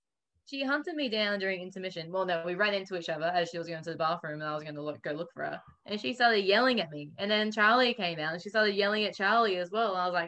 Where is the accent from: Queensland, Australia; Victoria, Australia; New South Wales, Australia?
New South Wales, Australia; Newcastle; now in Sydney, Australia; I grew up in Newcastle, which is 2.5 hours from Sydney. So they still live there, obviously, and I'm in Sydney.